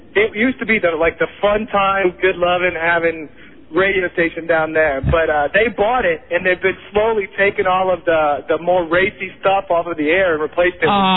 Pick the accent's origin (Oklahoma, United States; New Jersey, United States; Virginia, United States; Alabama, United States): Alabama, United States; Mobile; now in Pensacola, United States; I'm from the Mobile area. I'm in Pensacola, which got the broadcast out of Mobile.